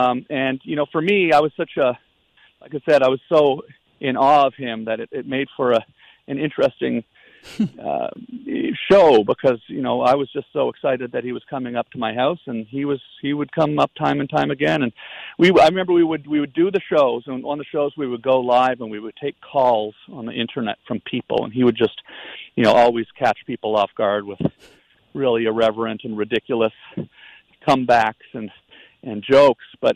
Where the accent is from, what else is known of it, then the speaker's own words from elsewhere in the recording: Ottawa, Ontario, Canada; I don't know if it was because I was from Ottawa, and I grew up on Monson Crescent just down the road from Jasper, where he grew up